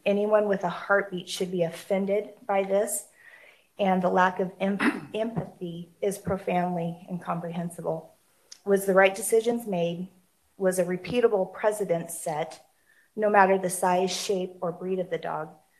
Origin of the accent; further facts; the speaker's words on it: Washington, United States; I was born and raised in Benton County and then lived and worked here my entire life.